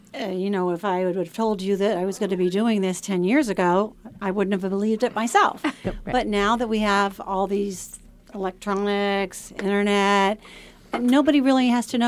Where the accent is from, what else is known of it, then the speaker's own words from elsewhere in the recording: Florida, United States; born there; Yes, I was born in Florida.